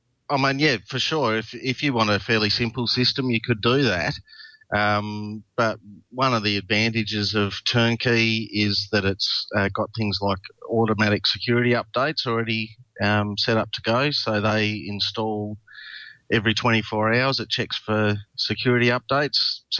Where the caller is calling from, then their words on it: Tasmania, Australia; I'm speaking from Tasmania in Australia.